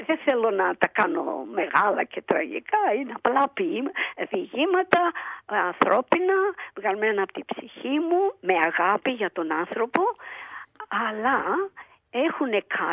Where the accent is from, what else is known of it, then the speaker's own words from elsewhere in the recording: Greece; now in Australia; Έζησα στην Αυστραλία, αλλά μεγάλωσα στην Ελλάδα.